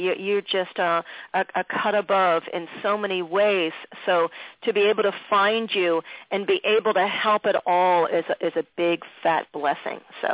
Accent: Philadelphia, Pennsylvania, United States; in Philadelphia, which is my hometown, we have all these glorious South Philadelphia Italian weddings.

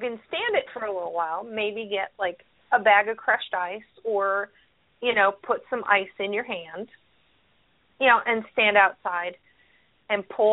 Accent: California, United States; I grew up in California.

